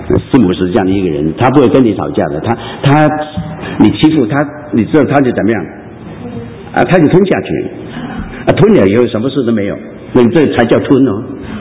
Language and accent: Chinese; Hong Kong; 我告诉你不要学香港话，我是香港人，请你们不要学我们香港人的话